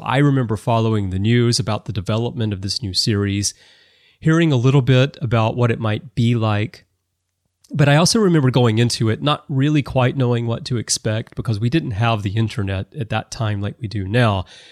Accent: Birmingham, Alabama, United States; I'm from Birmingham, but I was living in Tuscaloosa for university

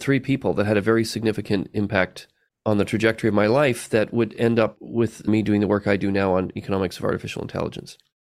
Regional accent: Canada; born there; I was born in Canada, but he had immigrated to Canada

